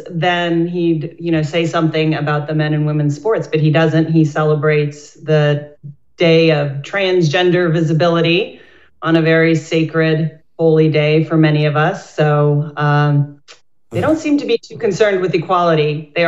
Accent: Scranton, Pennsylvania, United States; Everybody knows it because of The Office. I grew up in Scranton. My grandfather was a coal miner

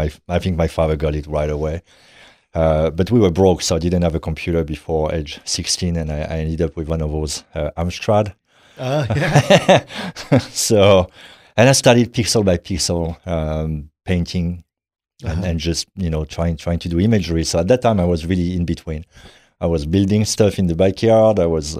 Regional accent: Grand Est, France; My parents were very proletarian. I come from Champagne. My father was working in vines.

